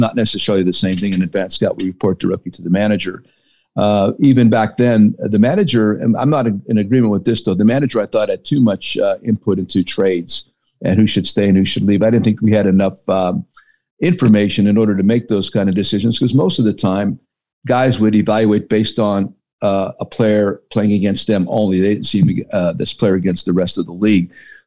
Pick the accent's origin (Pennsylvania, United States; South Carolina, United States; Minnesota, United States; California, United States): Pennsylvania, United States; Hazleton; I didn't want it to be about me growing up in Hazleton, PA.